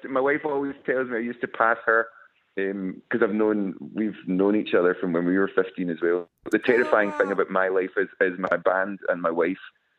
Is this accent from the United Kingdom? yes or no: yes; Scotland, United Kingdom; But, you know, we're from the West Coast of Scotland.